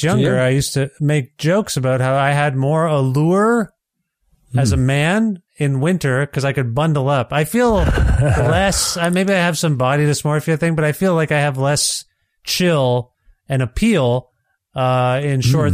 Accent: Ontario, Canada; now in Edmonton, Canada; I'm from Ontario originally, and now I live in Edmonton, Alberta.

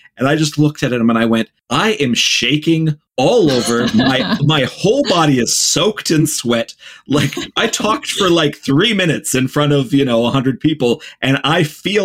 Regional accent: Ohio, United States; I grew up in the Midwest in Ohio.

